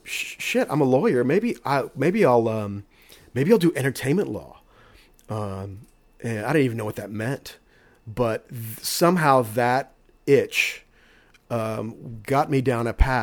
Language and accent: English; Austin, Texas, United States; I saw a lot of cool shows with a fake ID growing up in Austin.